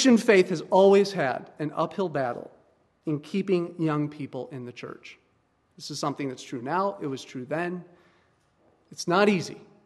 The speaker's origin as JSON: {"language": "English", "region": "Minnesota", "country": "United States", "said": "I come from the Twin Cities, and I just don't understand the allure of Walmart on a Friday night. I guess I'm too northern for that."}